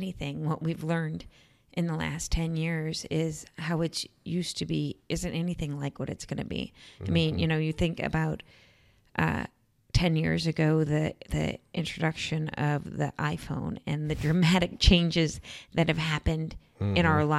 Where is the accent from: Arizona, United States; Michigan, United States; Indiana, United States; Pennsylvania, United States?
Indiana, United States; Chesterton; I'm the youngest of five kids. I grew up in Chesterton. I actually grew up in Dune Acres. I went to Chesterton schools, Duneland schools, Yost Elementary School, Westchester Middle School, Chesterton High School.